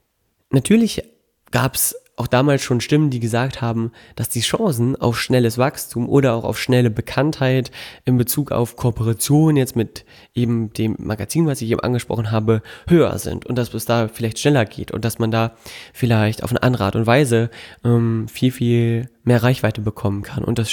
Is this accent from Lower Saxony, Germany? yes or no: yes; Melle, Lower Saxony, Germany; kannte das so aus meinem Heimatdorf Melle, dass man sich freundlich grüßt und es einfach nette Gesichter gibt